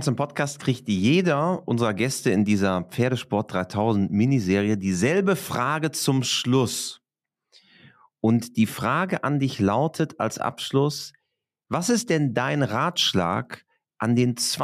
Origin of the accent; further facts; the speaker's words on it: Lower Saxony, Germany; Aber ich komme auch aus Niedersachsen wie du.